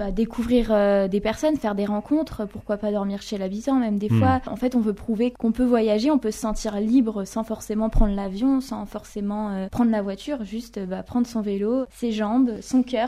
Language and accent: French; France; born there; Je suis née en France mais c'est vrai que la Moldavie, j'y vais tous les étés en fait depuis que je suis petite